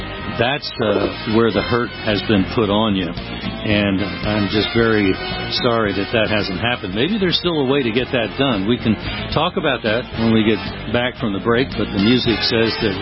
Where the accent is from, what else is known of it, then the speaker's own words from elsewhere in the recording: New Jersey, United States; moved away; I grew up in New Jersey, and I just thank God I was able to leave. And I have little desire to go back.